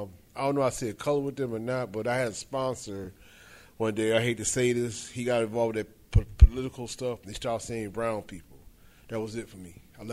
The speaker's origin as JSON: {"language": "English", "region": "New York", "country": "United States", "lives_now": "Georgia, United States", "said": "I'm from New York, originally, but I live in Georgia."}